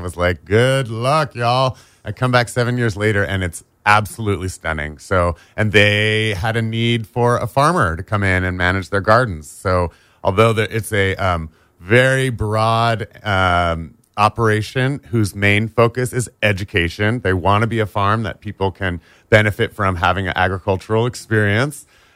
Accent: Dana Point, California, United States; I grew up in Dana Point, came to the area in 78.

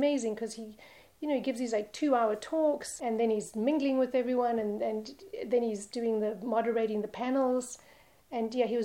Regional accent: South Africa; This was amazing to me because I'm from South Africa.

